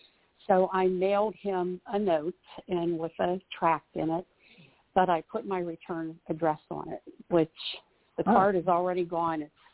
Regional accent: West Chester, Pennsylvania, United States; I'm from Westchester, Pennsylvania.

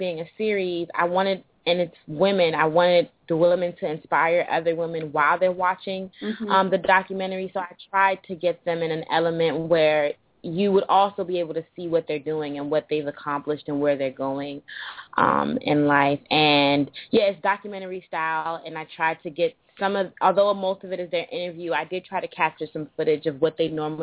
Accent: United States; born there; okay, I know I'm African, but how I was born in America, and how do I find a way to balance the two?

